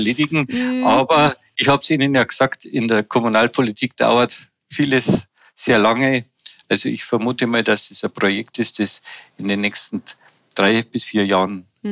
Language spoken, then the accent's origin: German; Fahrenzhausen, Bavaria, Germany; weil das ist meine Heimat. Ich bin hier geboren und möchte noch viele, viele Jahre hier leben.